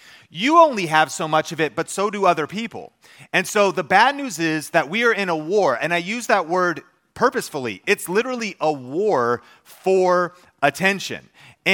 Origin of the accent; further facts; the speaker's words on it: Arlington, Texas, United States; where I grew up in Arlington. We called it Cowtown.